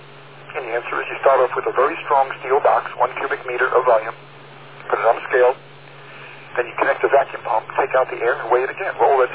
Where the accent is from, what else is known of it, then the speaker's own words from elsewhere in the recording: United States; and I'm from the United States, supposedly United States educated